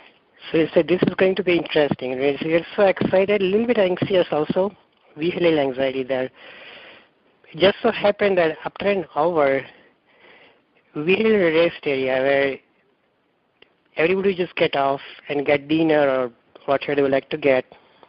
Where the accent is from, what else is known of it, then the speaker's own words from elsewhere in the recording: United States; I'm Indian-American.